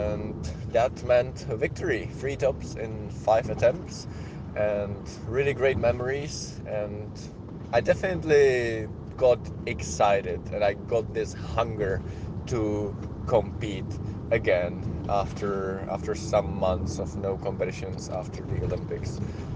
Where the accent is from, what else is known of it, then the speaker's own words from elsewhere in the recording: Brno, South Moravian Region, Czechia; when there was a World Cup in Lied in Brno, in my hometown.